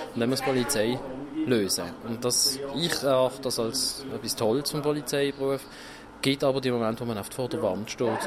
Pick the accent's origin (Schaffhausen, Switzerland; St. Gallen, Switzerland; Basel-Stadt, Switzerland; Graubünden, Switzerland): Basel-Stadt, Switzerland; Basel; Ich bin in Basel aufgewachsen, ich habe fast immer in Basel gelebt.